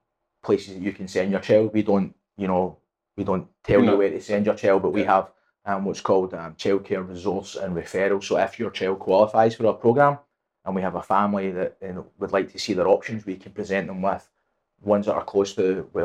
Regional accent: Scotland, United Kingdom; moved away as an adult; now in United States; I'm from Scotland. I've been here since 2012, and I call Florida my home.

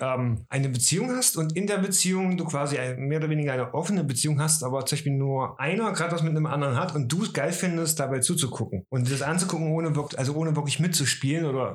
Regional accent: Germany; Ja genau, als Deutscher

